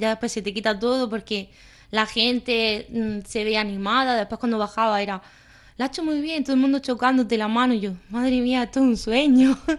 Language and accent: Spanish; Adra, Andalusia, Spain